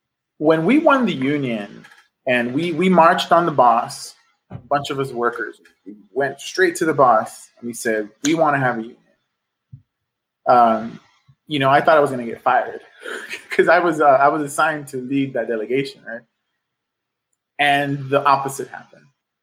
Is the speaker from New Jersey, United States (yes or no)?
no; Los Angeles, California, United States; Well, I'm a lifelong Angeleno. I grew up in South Central. My parents were street vendors growing up. I went to school in Watts and some of the more neglected areas of the city.